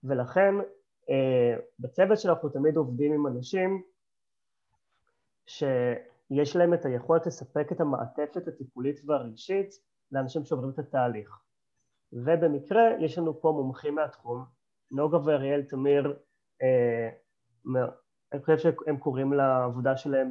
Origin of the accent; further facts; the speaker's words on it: Tel Aviv, Tel Aviv District, Israel; moved away as an adult; also born or lived in India / Thailand / Europe; למי שעוד לא מכיר, אני בן 34, מזל הקרב, אני תל אביבי born and raised, אבל חזרתי לארץ לפני שנתיים, הייתי יותר מעשור במזרח הרחוק, על ציר הודו טיילנד ואירופה